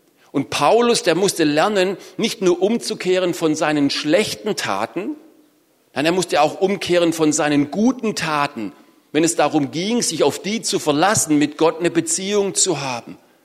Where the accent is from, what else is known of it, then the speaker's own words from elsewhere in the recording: Baden-Württemberg, Germany; bin dreimal die Woche so joggen gegangen bei uns im Schwarzwald, im Wald